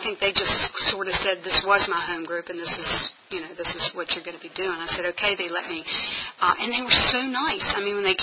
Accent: United States; I'm from Nelson County, or was it living in Nelson County then

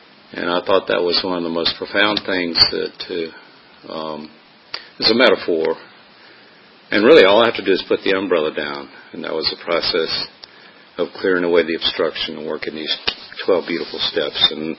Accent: Danville, Virginia, United States; I was brought up in Southern Virginia, in Danville, and my dad was an alcoholic.

